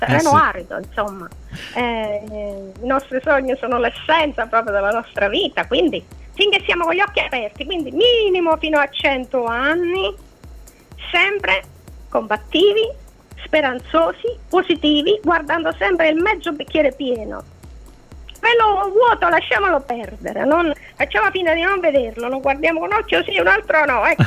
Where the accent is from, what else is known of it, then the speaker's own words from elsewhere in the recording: Campania, Italy; io sono campana tra l'altro, e anche in Campania abbiamo del mare stupendo